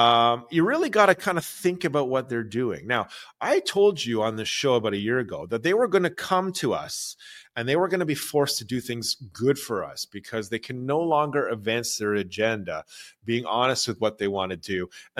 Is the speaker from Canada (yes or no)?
yes; Canada; Well, I'm Canadian. I love Canada.